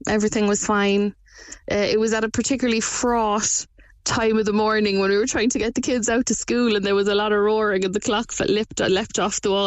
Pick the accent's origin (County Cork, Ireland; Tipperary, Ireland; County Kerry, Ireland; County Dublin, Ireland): County Cork, Ireland; Blarney; And I said I was from Blarney